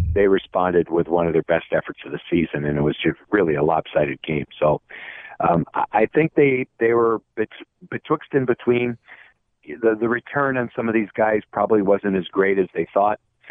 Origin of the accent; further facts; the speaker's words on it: New England, United States; I didn't know how to really deal with it because I'm still emotional about the move. I grew up in New England.